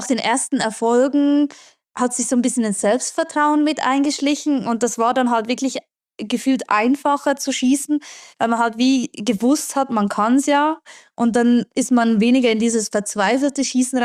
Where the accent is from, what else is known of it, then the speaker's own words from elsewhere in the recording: Engelberg, Obwalden, Switzerland; Und da war bei uns in Engelberg war eine Sportschule, aber die haben bis dahin nur Ski-Alpin oder Freestyle betreut